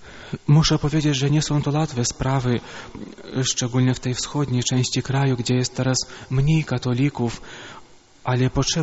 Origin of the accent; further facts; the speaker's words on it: Lentupy, Grodno Region, Belarus; now in Poland; Jestem urodzony i wychowany na Białorusi. Moja rodzinna miejscowość znajduje się przy granicy z Litwą, 80 km od Wilna, nazywa się Lentupy.